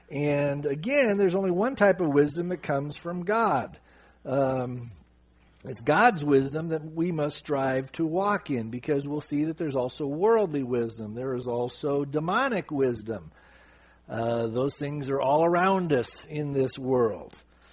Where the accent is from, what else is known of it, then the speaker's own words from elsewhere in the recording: California, United States; I'm from Southern California.